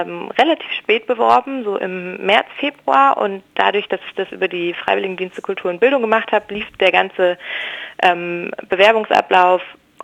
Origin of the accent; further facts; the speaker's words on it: Hesse, Germany; ich bin 18 und wie schon gesagt komme ich aus Hessen in der Nähe von Darmstadt.